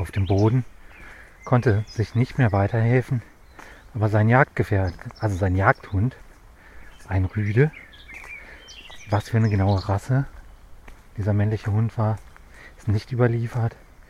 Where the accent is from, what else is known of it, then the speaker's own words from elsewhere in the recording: North Rhine-Westphalia, Germany; Leichlingen und Solingen. Meine Heimat ist die Grenze zwischen Bergischem Land und Rheinland. Dort bin ich zu Hause